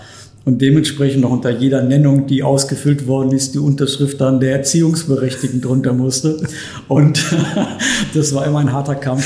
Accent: Bochum, North Rhine-Westphalia, Germany; Ich komme ursprünglich aus Bochum.

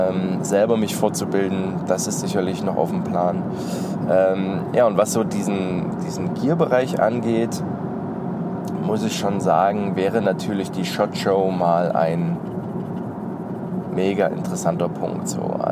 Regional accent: eastern Germany, Germany; weil ich stamme ja aus dem Osten.

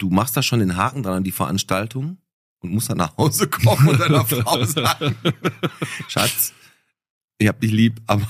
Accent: Bottrop, North Rhine-Westphalia, Germany; Fand ich als Kind auch immer toll, wenn da bei uns in Fuhlenbrock so Straßenfeste waren. Fontanestraße, Goethestraße

